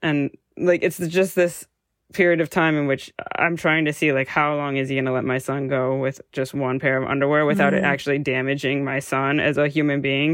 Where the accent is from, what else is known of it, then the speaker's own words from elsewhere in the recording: United States; because I'm American, I'm highly educated, I'm extremely organized.